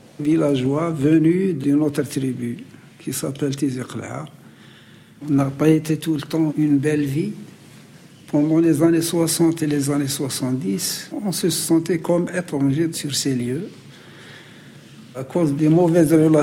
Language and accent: French; Algeria; j'ai toujours dans la mémoire qu'en tant qu'Algérien, je ne vis pas sur la terre qui me revient de droit à 100%.